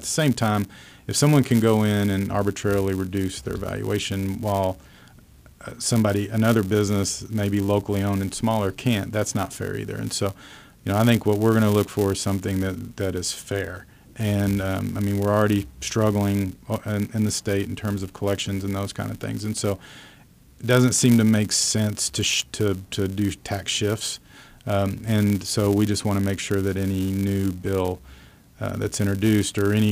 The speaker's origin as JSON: {"language": "English", "region": "Oklahoma", "country": "United States", "tie": "born or raised there", "said": "growing up in Oklahoma, you saw Cowboys on one station and Chiefs on the other station."}